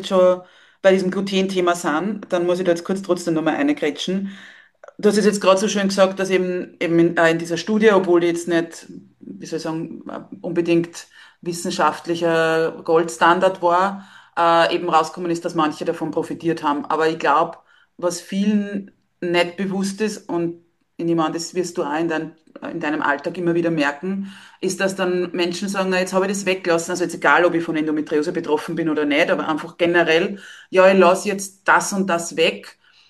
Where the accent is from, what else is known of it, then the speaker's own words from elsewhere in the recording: Austria; wie es bei uns in Österreich ist